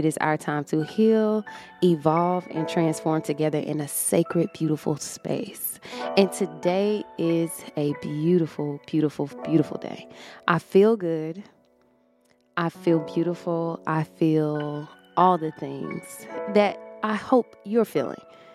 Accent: Atlanta, Georgia, United States; Coca-Cola, the right way to say it, but I'm from Atlanta, so.

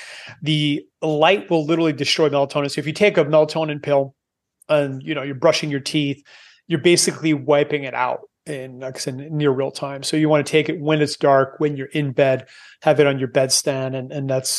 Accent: Canada; moved away; and I am Canadian, I moved away 19 years ago because I don't like cold.

